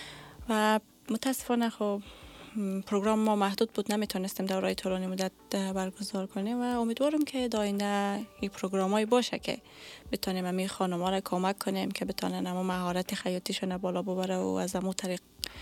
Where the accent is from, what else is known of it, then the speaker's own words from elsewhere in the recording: Afghanistan; also born or lived in Russia; now in United States; از وقتی که از افغانستان آمدیم آمریکا